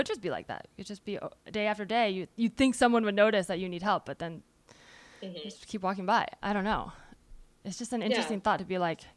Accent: California, United States; I've talked about this on the pod a lot because I'm from the Bay

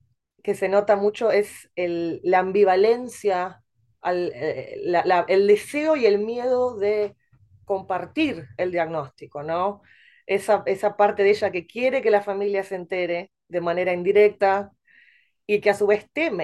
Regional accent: Uruguay; now in New York, United States; soy uruguaya, psicoterapeuta psicoanalítica. En este momento me encuentro trabajando en Nueva York, donde vivo hace 10 años.

